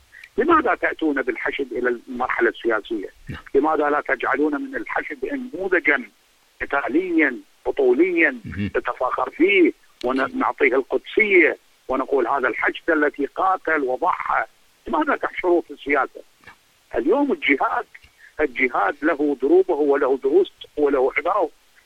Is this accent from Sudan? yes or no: no; Iraq; وانا ابن العراق، ولن اخشى احد عندما اقول الحقيقه.